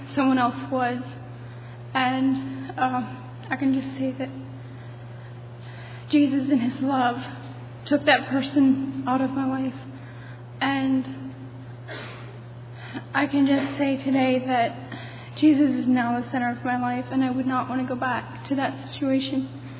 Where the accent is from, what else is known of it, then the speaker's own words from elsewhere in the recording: Virginia, United States; I'm from Virginia.